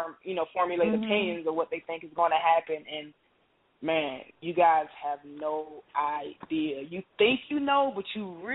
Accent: Atlanta, Georgia, United States; I said I wanted to have that Atlanta feel because, I mean, I'm from Atlanta. I love my city

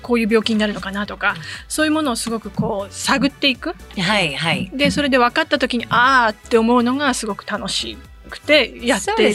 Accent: Fukushima, Japan; 多分私あのすごく田舎で育っているのは福島なんですね、の田舎

